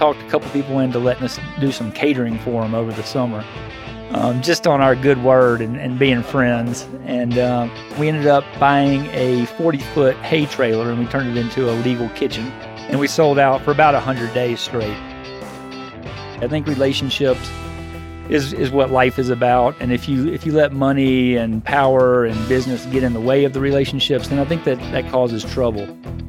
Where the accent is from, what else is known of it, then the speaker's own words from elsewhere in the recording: Alabama, United States; it's all kind of stuff that we grew up with down in Alabama